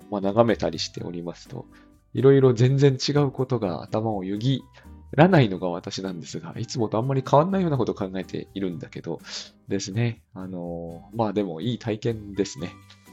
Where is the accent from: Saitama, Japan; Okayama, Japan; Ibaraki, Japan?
Saitama, Japan; 私、埼玉県の人間なんで、やっぱり、友達もみんな池袋に集合っていうのが常識